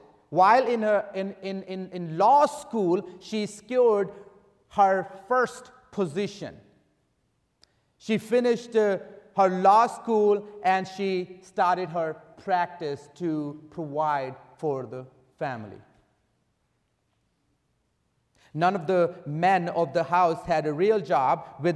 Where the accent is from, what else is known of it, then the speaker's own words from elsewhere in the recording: Pakistan; I was born and raised in Pakistan.